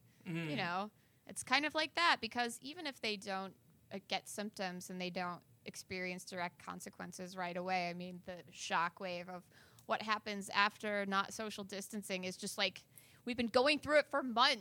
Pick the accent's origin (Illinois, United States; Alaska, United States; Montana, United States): Illinois, United States; Chicago; Because I'm born and raised in Chicago, fourth generation Southsider. It's fucking pop in Chicago, bitch.